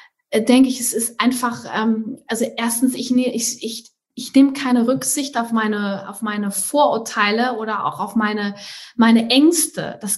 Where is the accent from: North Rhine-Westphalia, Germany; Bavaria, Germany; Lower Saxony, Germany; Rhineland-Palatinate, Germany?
Rhineland-Palatinate, Germany; Trier; now in Hamburg, Germany; ich komme eigentlich aus Trier, südwestlich neben Luxemburg. Bin da nach Hamburg gezogen